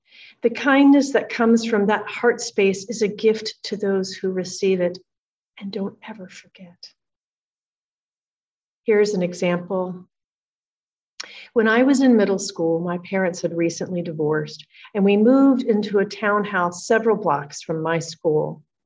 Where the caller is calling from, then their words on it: Seabeck, Washington, United States; I am Zooming from the Pacific Northwest in Seebeck, Washington, on the Puget Sound, very close to Canada.